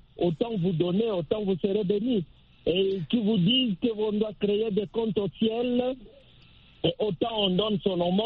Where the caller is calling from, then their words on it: DR Congo; chez nous en République démocratique du Congo